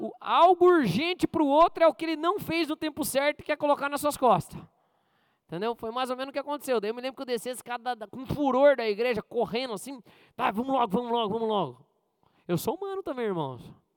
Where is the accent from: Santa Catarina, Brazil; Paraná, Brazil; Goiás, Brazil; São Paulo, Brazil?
Paraná, Brazil; Maringá; now in Curitiba, Brazil; Que aqui na fazenda, Curitiba, eu sou de Maringá, irmãos.